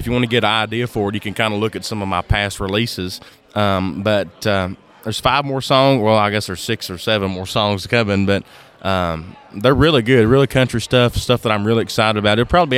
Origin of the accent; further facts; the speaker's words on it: Kentucky, United States; And it's really proud to say I'm from Kentucky.